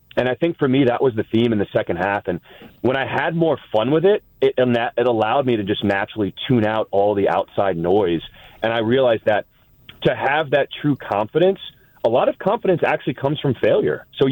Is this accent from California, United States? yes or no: no; New York, United States; So everyone knows I'm from New York. So I have that kind of grittiness about myself.